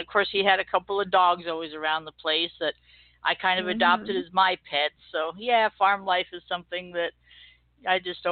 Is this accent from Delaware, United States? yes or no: no; Long Island, New York, United States; Well, I grew up out on the South Shore of Long Island